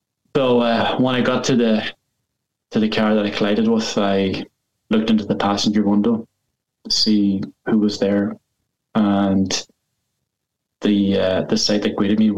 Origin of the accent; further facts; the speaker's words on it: Ulster, Ireland; I started college in Derry. I'm from Donegal originally.